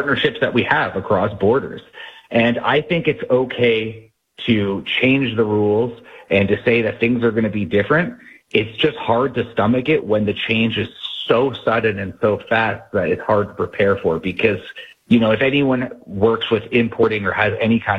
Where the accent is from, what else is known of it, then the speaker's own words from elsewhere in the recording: Canada; The thing that's weird about Canada to me is, as a Canadian, is I feel like we're getting in a fist fight with our older brother